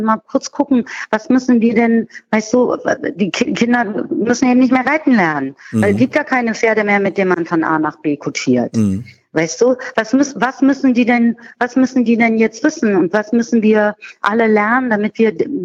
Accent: Berlin, Germany; jetzt komme ich aus Berlin

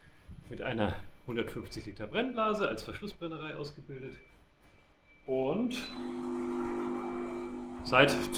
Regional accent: Bavaria, Germany; born there; Ich bin gebürtiger Frank

